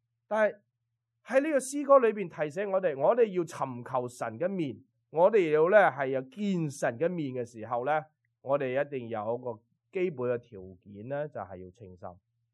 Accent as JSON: {"language": "Cantonese", "country": "China", "said": "尤其是我哋中国人是注重呢个面子啊"}